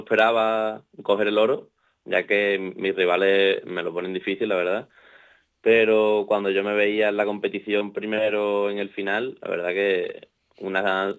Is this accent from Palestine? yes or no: no; Algeciras, Andalusia, Spain; yo estoy en un club de Sevilla, pero yo no soy de Sevilla, soy de Algeciras, y entonces entreno en un club aquí en Los Barrios